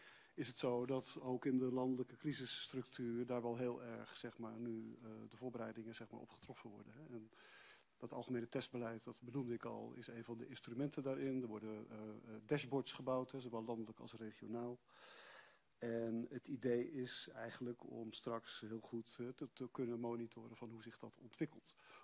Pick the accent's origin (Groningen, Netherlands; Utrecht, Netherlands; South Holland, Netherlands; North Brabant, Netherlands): Groningen, Netherlands; Of we die mensen verstaan, of ze naar ons luisteren als Groningers.